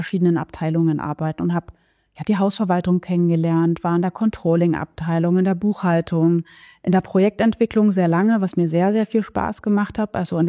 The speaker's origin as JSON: {"language": "German", "town": "Chemnitz", "region": "Saxony", "country": "Germany", "tie": "born there", "said": "ich bin 38 Jahre jung, genau, und geboren in Karl-Marx-Stadt."}